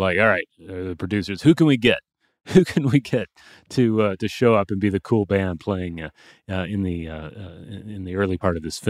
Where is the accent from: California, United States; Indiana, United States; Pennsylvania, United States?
California, United States; Concord; I am a musician that was born and raised in Concord, California, and … was from Concord, probably the most famous band from my hometown.